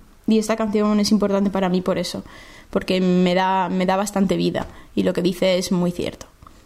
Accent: Santander, Cantabria, Spain; vengo de Santander.

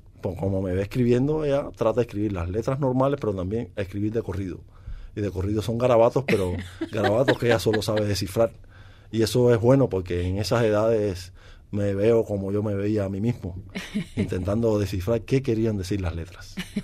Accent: Cuba; moved away as an adult; No, porque yo salí voluntariamente de Cuba cuando tenía 33 años.

